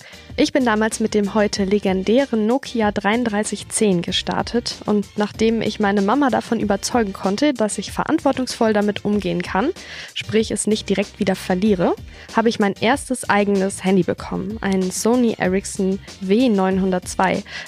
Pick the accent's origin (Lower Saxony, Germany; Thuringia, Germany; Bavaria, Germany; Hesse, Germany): Lower Saxony, Germany; Haselünne; born there; ich bin 26 Jahre alt und Regionalmanagerin beim Zweckverband Erholungsgebiet Hasetal. Ich bin hier in Haselünne geboren, war dann für meine Ausbildung in Dortmund und jetzt bin ich wieder zurückgekommen.